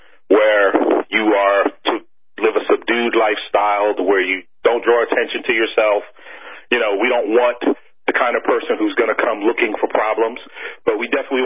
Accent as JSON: {"language": "English", "town": "Bronx", "region": "New York", "country": "United States", "tie": "born or raised there", "said": "me growing up in the South Bronx and having experienced violence and lived a violent existence"}